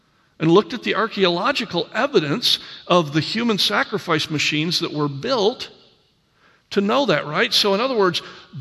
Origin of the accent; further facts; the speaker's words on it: Lansing, Michigan, United States; I grew up in Michigan in the Lansing area, so Fisher-Body, Oldsmobile, all Ford, all those companies were there.